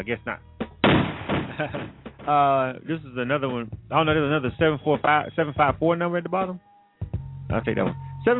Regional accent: Florida, United States; I'm from Florida, so I already know about the Florida sound and the whole South Florida joint

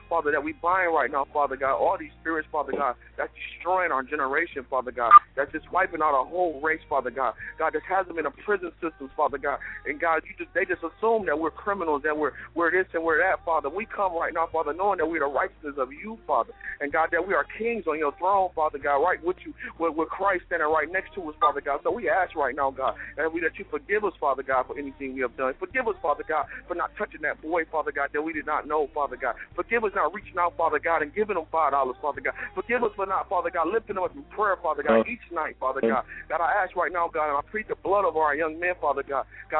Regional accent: Detroit, Michigan, United States; As I stand in the city of Detroit right now, my hometown

